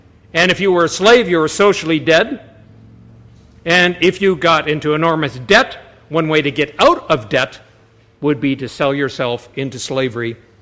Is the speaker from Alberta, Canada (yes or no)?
yes; Calgary, Alberta, Canada; I'm from Calgary, Alberta